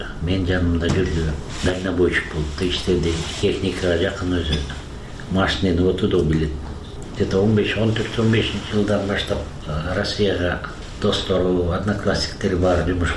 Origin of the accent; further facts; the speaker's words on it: Bishkek, Kyrgyzstan; Фрунзе шаарында төрөлгөм. Өмүр бою жашагам.